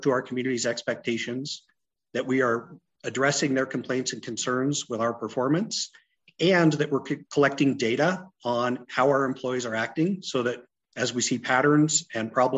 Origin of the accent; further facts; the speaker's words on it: Boulder, Colorado, United States; I was born and raised in Boulder. I'm a product of the Boulder Valley School District.